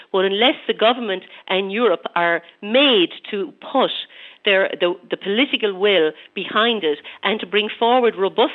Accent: Galway, Connacht, Ireland; I come from rural Ireland, I come from Galway, and I know that many of the issues that affect us rurally affect you here in Donegal as well.

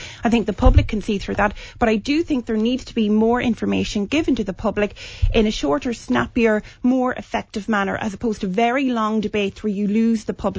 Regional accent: Ireland; one thing that has really resonated here with us as Irish people

